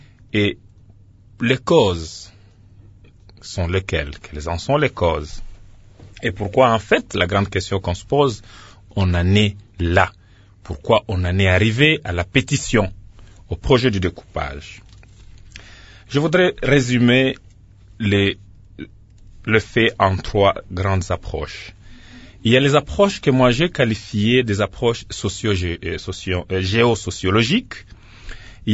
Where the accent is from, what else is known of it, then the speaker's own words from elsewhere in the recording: North Kivu, DR Congo; Il y a, dans ce qu'on constate chez nous, au Nord Kivu, une scission de fait.